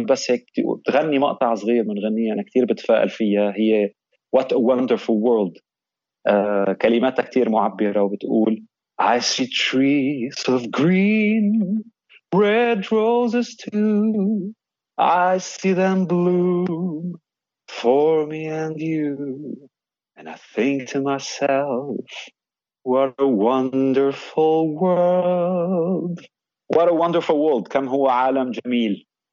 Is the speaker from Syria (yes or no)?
yes; Syria; now in Canada; مثل بلدي الأم سوريا وكون المغني السوري الكندي